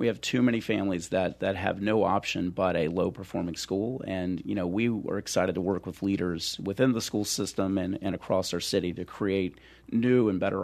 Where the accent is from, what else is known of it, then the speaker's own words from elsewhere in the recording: Louisiana, United States; So I grew up in the Piney Woods of North Louisiana.